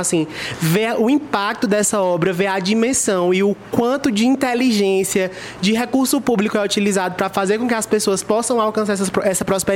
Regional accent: Piauí, Brazil; eu sou do Cariri, estou até com minha camisa aqui, made in Cariri, porque eu tenho muito orgulho de lá. Na realidade, eu sou piauiense, mas eu moro no Cariri há muitos anos

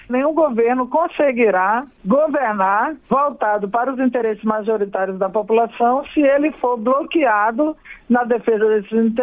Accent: Northeast Region, Brazil; E como eu sou nordestina e sou mulher, só tenho a ficar feliz.

